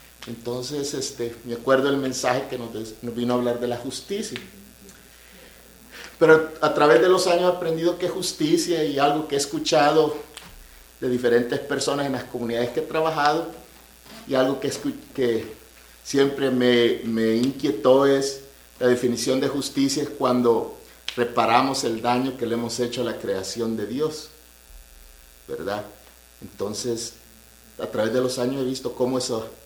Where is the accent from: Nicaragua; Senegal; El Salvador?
El Salvador; tengo 40 años ya, 31 de diciembre cumplo mis 40 años. Este, soy originario de El Salvador. Crecí en una familia donde desde el primer grado lo ponen a uno en un colegio católico de solo varones.